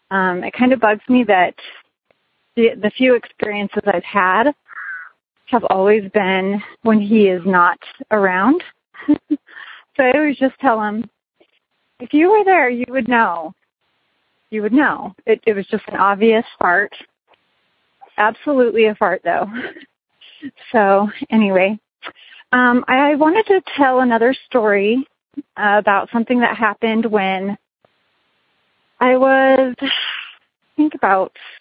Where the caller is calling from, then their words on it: Las Vegas, Nevada, United States; Hi, Tony. I'm calling in from Las Vegas, Nevada.